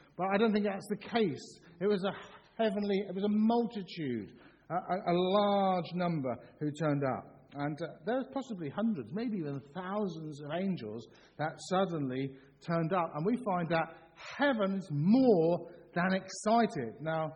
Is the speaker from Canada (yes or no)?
no; England, United Kingdom; because I know that we're English. Most of us are English.